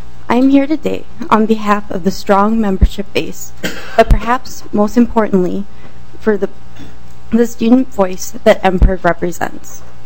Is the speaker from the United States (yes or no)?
yes; Bemidji, Minnesota, United States; I grew up in Bemidji, and am now currently a student at Augsburg College